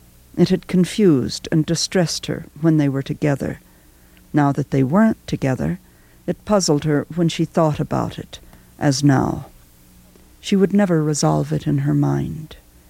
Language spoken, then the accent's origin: English; Texas, United States; Well, I grew up in Texas, and in Texas there's a heavy farm talking culture.